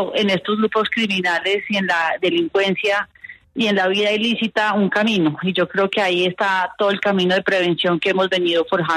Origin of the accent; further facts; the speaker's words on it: Colombia; vivir tranquilos en donde estemos como colombianos